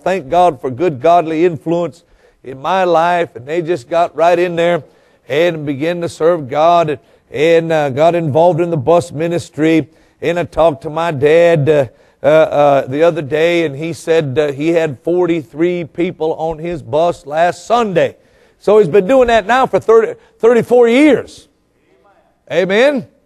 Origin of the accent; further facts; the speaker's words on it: Yuma, Arizona, United States; born there; also born or lived in Louisiana / Florida / Minnesota; And I was born in Yuma, Arizona. My dad was in the military, and we lived in Louisiana for a while, in Florida, and then moved back up to Minnesota